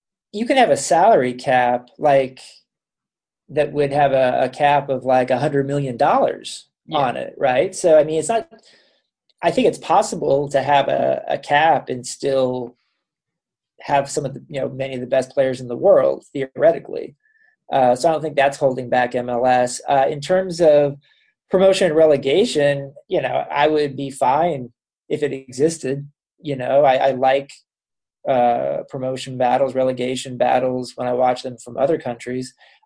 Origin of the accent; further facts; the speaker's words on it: Kansas City, United States; I'm from Kansas City originally as well